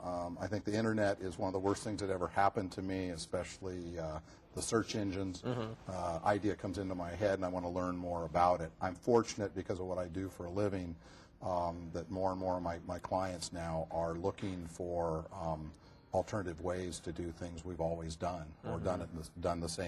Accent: Bellevue, Washington, United States; I live in a great city. I grew up next door in Bellevue, in North Bellevue, in the woods

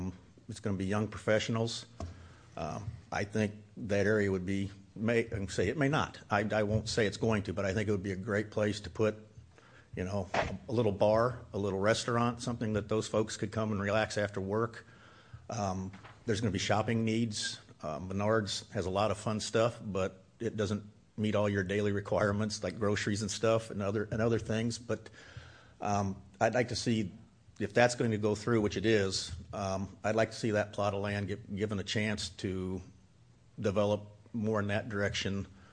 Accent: Lincoln, Nebraska, United States; I grew up in Lincoln.

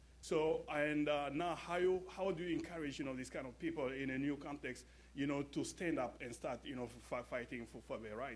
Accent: Côte d’Ivoire; English is a second language; now in United States; I'm from West Africa, I'm from the Ivory Coast, and so we don't travel a lot.

